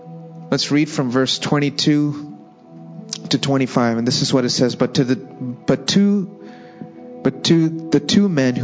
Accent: Saudi Arabia; When I was a kid growing up in Saudi Arabia

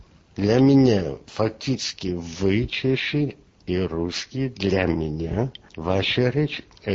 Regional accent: Armenia; Вы чеши и русские, вы имеете одну родословную, вы славяне. Я нет. я армянин.

